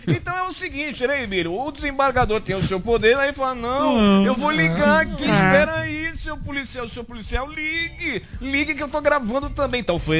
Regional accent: Santos, São Paulo, Brazil; Da minha terra.

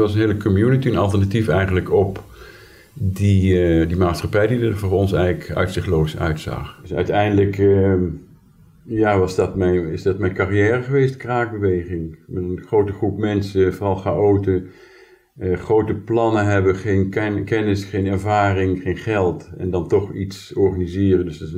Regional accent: Elst, Gelderland, Netherlands; Ik kom uit Elst, ik heb leraaropleiding gedaan, maar die niet afgemaakt.

